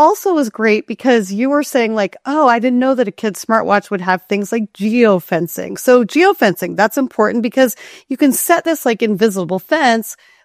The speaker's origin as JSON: {"language": "English", "town": "Kenai", "region": "Alaska", "country": "United States", "tie": "born or raised there", "said": "Oh no, I grew up in Kenai, Alaska. I was doing stuff that was super dangerous."}